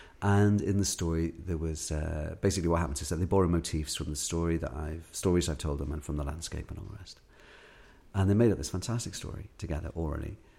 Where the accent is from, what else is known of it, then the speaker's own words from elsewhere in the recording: Scotland, United Kingdom; born there; now in Wales; So even though I was born in Scotland, because I've lived here for most of my life